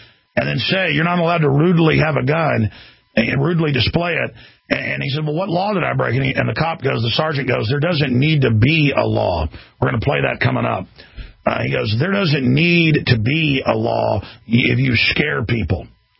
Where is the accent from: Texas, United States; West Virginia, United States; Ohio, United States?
Texas, United States; growing up in Texas, I mean, I walked around with mini 14 range rifles, shotguns, you name it, and you'd never see the police